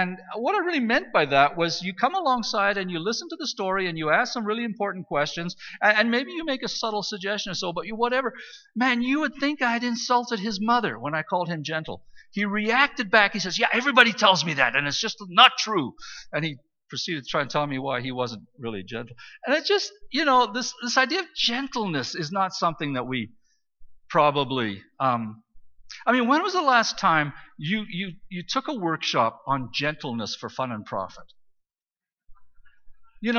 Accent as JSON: {"language": "English", "region": "Saskatchewan", "country": "Canada", "tie": "born or raised there", "said": "Well, I grew up in Saskatchewan."}